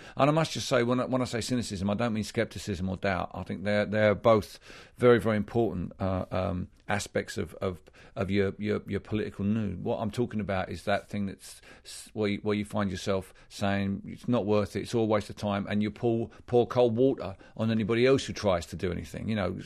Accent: Barking, London, United Kingdom; born there; this far-right political party won a dozen seats in the town where I was born in East London, and I took this rather personally.

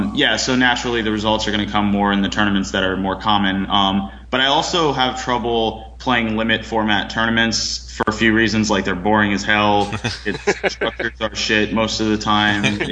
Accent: Florida, United States; also born or lived in Las Vegas; been born and raised in Florida and played all over the place down here

